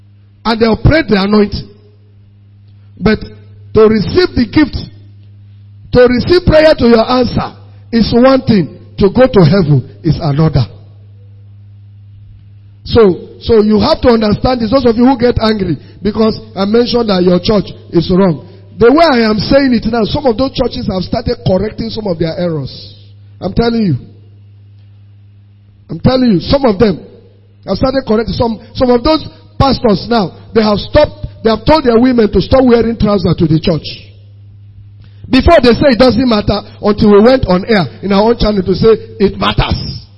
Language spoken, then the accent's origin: English; Akwanga, Nasarawa, Nigeria; You are from Umuze. I'm from Akwanga.